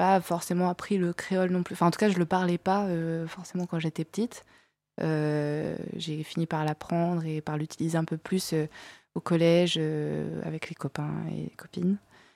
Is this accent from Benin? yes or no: no; Réunion, France; j'ai grandi à La Réunion, mais ma famille, elle n'est pas réunionnaise. Mon père, il est de Haute-Savoie, et ma mère, elle est de Madagascar, qui n'est pas très loin de La Réunion. Et en fait, j'ai pas appris la langue de ma mère, j'ai pas appris le malgache